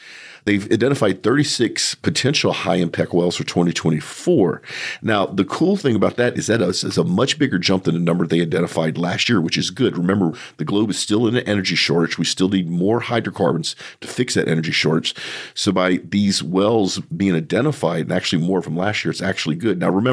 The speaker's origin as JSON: {"language": "English", "country": "United States", "said": "As an American, there are times I wish I could put some of our politicians in jail"}